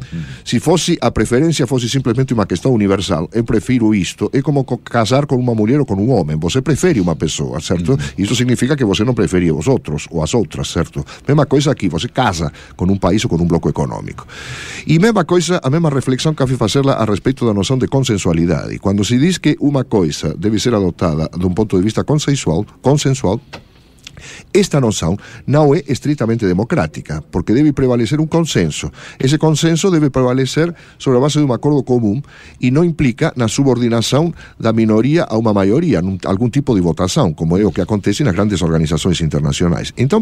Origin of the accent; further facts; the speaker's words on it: Argentina; Portuguese is a second language; now in Brazil; eu sou argentino, e isso já não preciso nem sequer esclarecer, certo? Porque está no meu sotaque, certo?